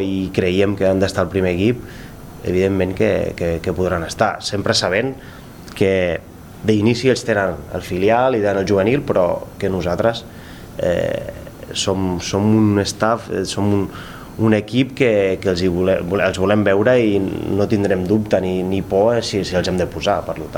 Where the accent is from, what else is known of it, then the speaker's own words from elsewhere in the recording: Sallent, Catalonia, Spain; jo soc de Sallent, d'aquí a prop